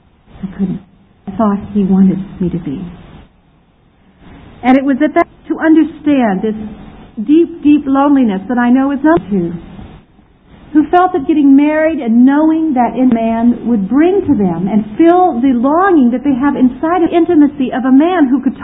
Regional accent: United States; it didn't help that he was from England and I was from the States

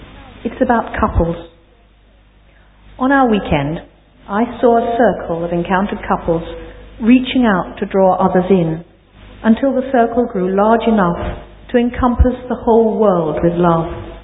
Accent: England, United Kingdom; now in Australia; and we come from England.

